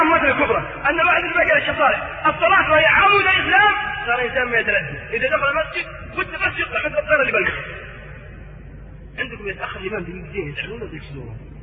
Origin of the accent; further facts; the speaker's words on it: Saudi Arabia; أحصل عدد عندنا في السعودية